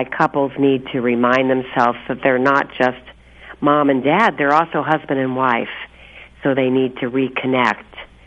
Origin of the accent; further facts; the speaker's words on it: Los Angeles, California, United States; born there; Yeah, and I used to live in Los Angeles. I was born in Los Angeles, actually.